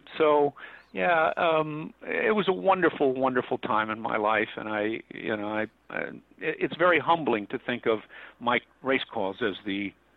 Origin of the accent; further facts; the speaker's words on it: St. Louis, Missouri, United States; I was doing you know, plays in school and when I was growing up in St. Louis